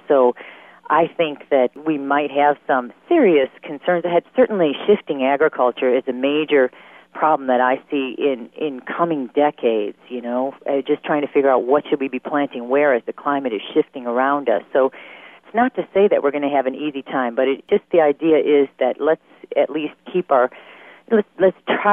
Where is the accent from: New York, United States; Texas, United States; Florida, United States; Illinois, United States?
Illinois, United States; Chicago; I mean, I grew up in Chicago, and I was in Cleveland during 2003 when the East Coast blackout occurred.